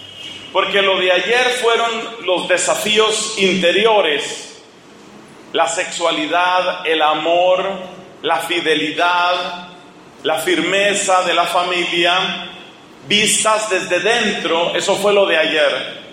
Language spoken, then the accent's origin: Spanish; Colombia; En el caso nuestro, somos colombianos